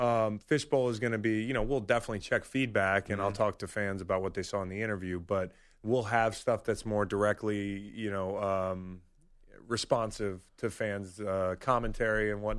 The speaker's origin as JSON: {"language": "English", "town": "Charlottesville", "region": "Virginia", "country": "United States", "tie": "born or raised there", "said": "Honestly, yeah, growing up in Charlottesville, there was no real basketball team"}